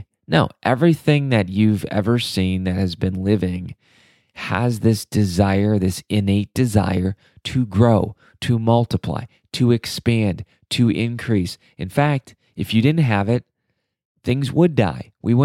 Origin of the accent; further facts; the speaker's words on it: Midwest, United States; look, I just watched college football yesterday. It was the college football kickoff. I will admit I'm from the Midwest. The Big Ten kind of holds my heart together.